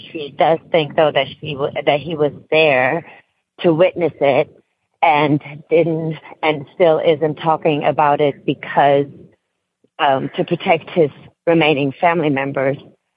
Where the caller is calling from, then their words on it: Atlanta, Georgia, United States; I'm calling from Atlanta, Georgia